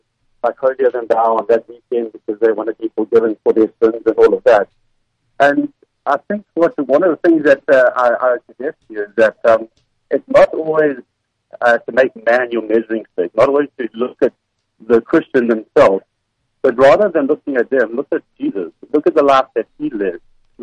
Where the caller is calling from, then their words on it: Durban, KwaZulu-Natal, South Africa; I'm calling from Durban.